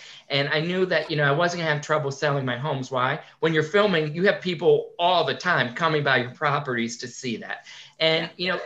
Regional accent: Connecticut, United States; I grew up in Connecticut. My dad owned a Dunkin' Donuts and a restaurant.

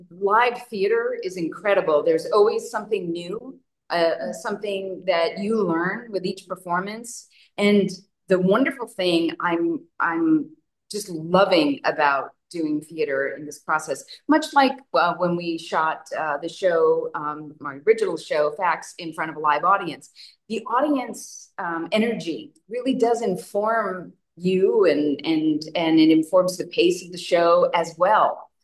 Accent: Westbury, New York, United States; born there; I was born Long Island Jewish, with a in Westbury, and then we moved when I was one to F

